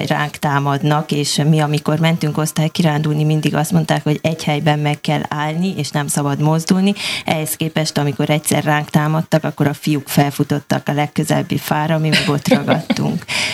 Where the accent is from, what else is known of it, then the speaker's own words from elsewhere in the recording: Harghita, Romania; hiszen én a Hargita lábánál születtem, ott nőttem fel